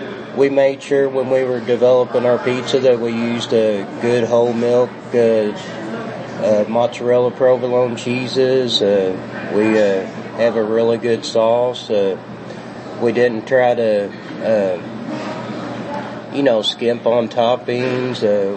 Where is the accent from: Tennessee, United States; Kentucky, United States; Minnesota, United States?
Kentucky, United States; Louisville; I grew up in the Germantown Schnitzelburg area at St. Joseph's Hospital, and then I went to school at Armand Lasorles. Went to St. Ag's, played for Germantown baseball.